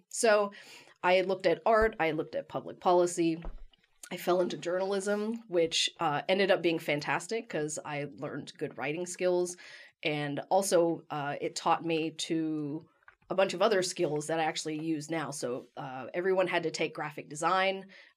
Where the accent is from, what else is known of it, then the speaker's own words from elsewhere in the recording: Frankfurt, Kentucky, United States; So I grew up in Frankfurt. I was the first one born in my family in the States. My family's from Thailand, and grew up in Frankfurt and worked in the family restaurant.